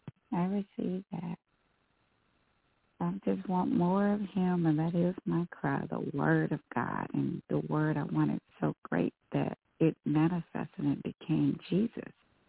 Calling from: Texas, United States; I'm calling from Texas.

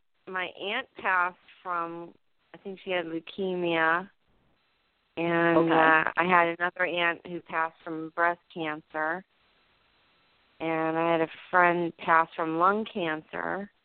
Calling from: New Jersey, United States; New Jersey.

